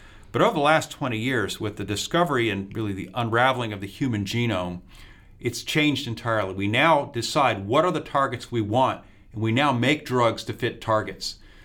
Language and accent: English; Washington, District of Columbia, United States; Well, I grew up in Washington, D.C., about 2.25 miles from the National Cancer Institute's Clinical Center.